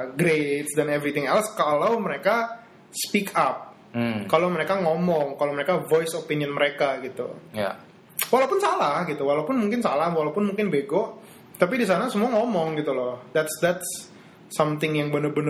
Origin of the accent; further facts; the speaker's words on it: Indonesia; kita kan sebenarnya physically dari kayak ras yang sama lah gitu kan, sama-sama Batak gitu. Dan maksudnya sama-sama orang Indonesia gitu-gitu.